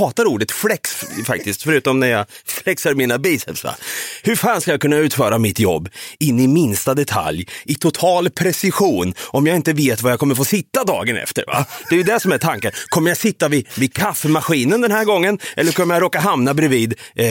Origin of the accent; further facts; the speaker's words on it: Sweden; Jag är en svensk man som gillar att sitta där jag sitter